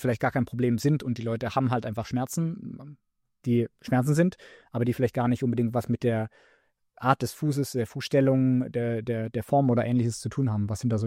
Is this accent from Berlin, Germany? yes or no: no; Baden-Württemberg, Germany; Ich komme aus dem Badischen